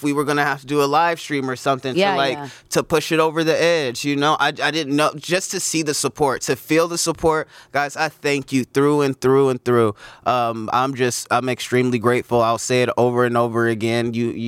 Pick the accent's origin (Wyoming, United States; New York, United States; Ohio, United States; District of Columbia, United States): Ohio, United States; I'm from Ohio, and we started at the beginning of October.